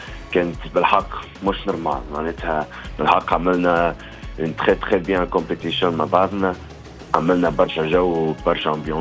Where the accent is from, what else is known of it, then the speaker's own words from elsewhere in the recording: Switzerland; مكور في سويسرا، مولود في سويسرا، عندي شنسية تونسية وشنسية سويسرية.